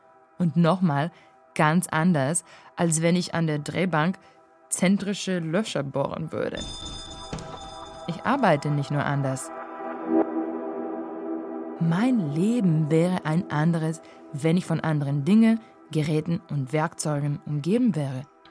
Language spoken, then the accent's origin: German; Varna, Varna Province, Bulgaria; German is a second language; Am bulgarischen Standort Varna. Am Schwarzen Meer. Also, hier in meiner Heimatstadt.